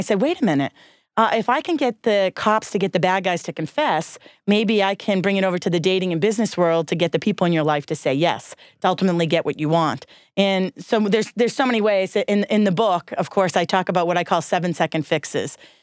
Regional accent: Boston, Massachusetts, United States; now in Washington, United States; I'm from Boston originally. I live in D.C. now.

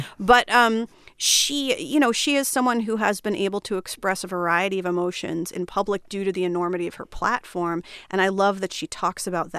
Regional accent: Flemington, New Jersey, United States; I grew up in a small town in New Jersey called Flemington. And Flemington is the county seat of Hunterdon County.

